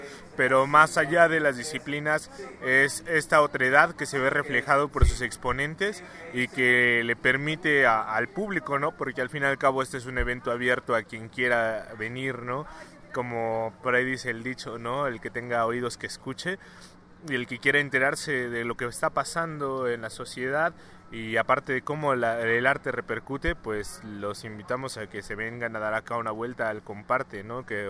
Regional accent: Mexico City, Mexico; yo también soy estudiante de la Facultad de Música de la UNAM, vengo de la Ciudad de México

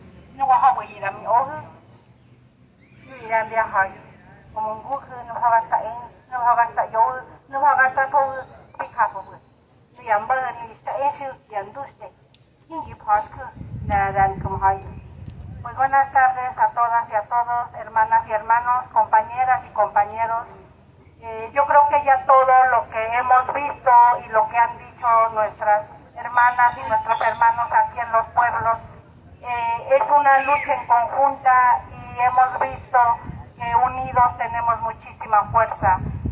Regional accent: Santiago Mezquititlán, Querétaro, Mexico; now in Mexico City, Mexico; soy originaria de Santiago Mezquititlán, residente en la Ciudad de México

